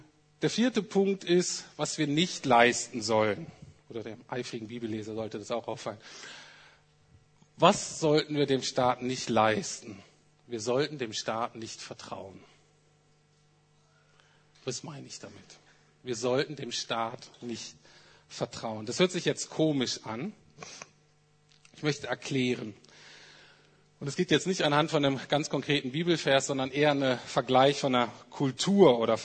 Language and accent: German; Germany; Aber ich bin so aufgewachsen, dass ich als Deutscher in ganz existenziellen Krisen und Nöten